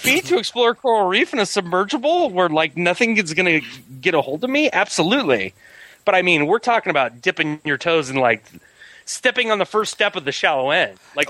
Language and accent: English; Huntington Beach, California, United States; Okay, I grew up in Huntington Beach, and I was afraid to surf ever since I saw Jaws.